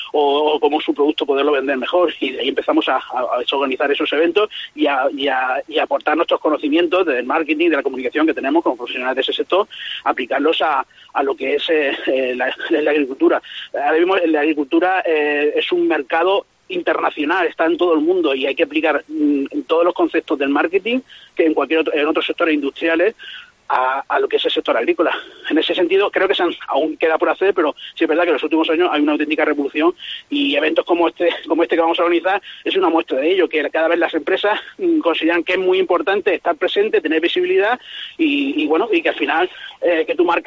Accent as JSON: {"language": "Spanish", "country": "Spain"}